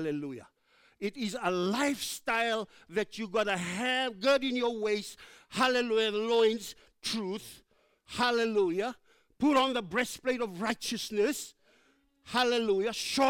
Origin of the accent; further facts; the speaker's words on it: Fiji; Because I come from Fiji. I come from Fiji. We come from a place where the devil is real.